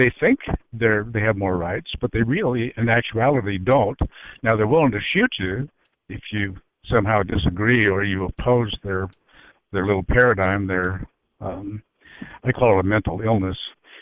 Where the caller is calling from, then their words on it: Metropolis, Illinois, United States; I'm calling from Metropolis.